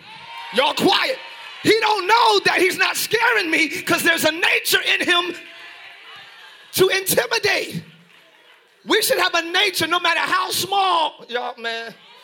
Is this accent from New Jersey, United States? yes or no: yes; New Jersey, United States; I'm from Jersey. I moved to a new place. I don't expect any of the same company here. I left that for a reason.